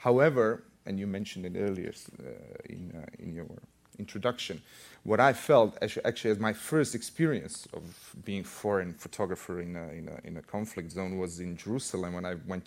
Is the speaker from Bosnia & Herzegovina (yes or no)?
yes; Sarajevo, Federation of Bosnia and Herzegovina, Bosnia & Herzegovina; I grew up in Sarajevo, and I was born during the glorious communist times, but I was sort of, as a personality, I was developing during the hardship of the siege of Sarajevo